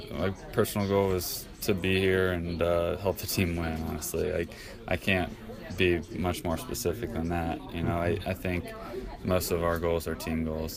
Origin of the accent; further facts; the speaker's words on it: Virginia Beach, Virginia, United States; I really looked up to a lot of those guys from my hometown, you know, Ryan Zimmerman, David Wright, Michael Kadire, the Upton brothers, Mark Reynolds, you know, the list goes on and on. I think that's just a testament to, you know, the coaching of Virginia Beach.